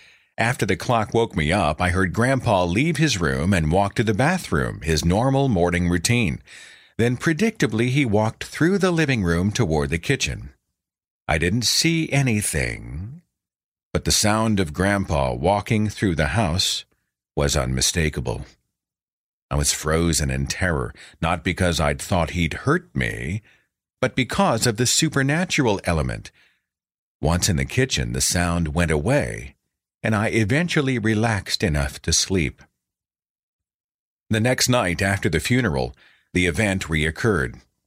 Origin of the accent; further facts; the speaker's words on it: Tulsa, Oklahoma, United States; There's a Crybaby Creek, I think, about an hour north of my hometown of Tulsa